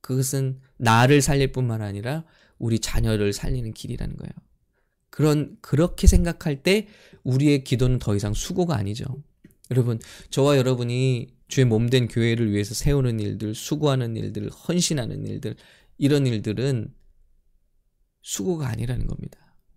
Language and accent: Korean; South Korea; moved away; 저는 깡촌에서 자랐고요. 정말 아무것도 그 기대와 소망이 없는 그런 지역에서 자랐는데, 제가 오늘 여러분 앞에 이렇게 있습니다.